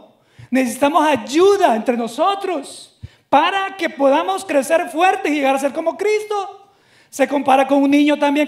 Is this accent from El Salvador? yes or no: yes; El Salvador; como me dicen en mi país, El Salvador